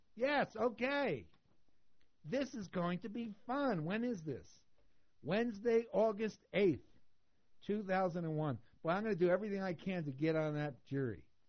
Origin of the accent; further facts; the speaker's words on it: New Jersey, United States; we have a list of stories from my home state of New Jersey.